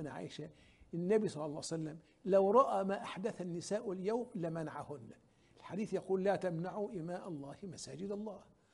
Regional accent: Egypt; عندنا في مصر في مجلس الدولة قسم الفتوى والتشريع.

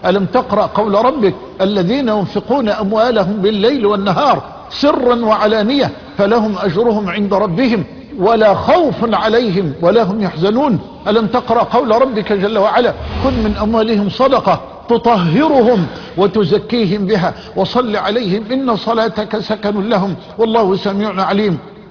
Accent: Egypt; اللهم اجعل بلدنا مصر في أمنك وأمانك وحفظك وحرزك وضمانك

